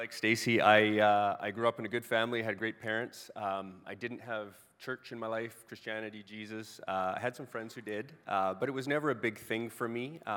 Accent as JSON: {"language": "English", "region": "British Columbia", "country": "Canada", "said": "We're from Vancouver Island, just as a reference."}